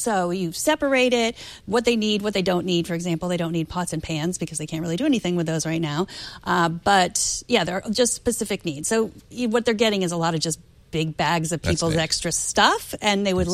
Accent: Houston, Texas, United States; also born or lived in New York; No, we're all from New York, but we moved in the 80s to Houston.

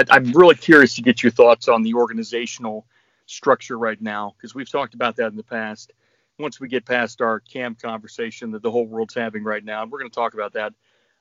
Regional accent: Spartanburg, South Carolina, United States; I'm from Spartanburg, where training camp has been held for 25 years.

